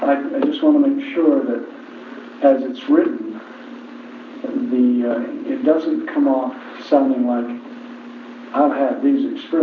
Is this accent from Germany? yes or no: no; Delta, Utah, United States; Delta, Utah.